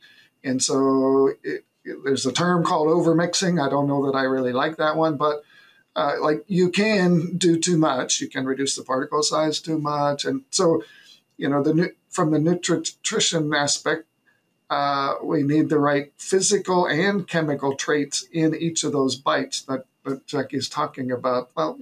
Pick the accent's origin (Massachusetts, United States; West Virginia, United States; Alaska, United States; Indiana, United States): Indiana, United States; All right. Well, I grew up in Northeast Indiana on a farm. We also had a short line equipment business.